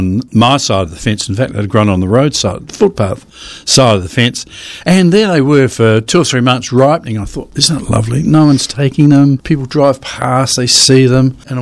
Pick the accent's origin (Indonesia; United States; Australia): Australia; Payneham, South Australia; We grew up in the Paynham area. That was Italian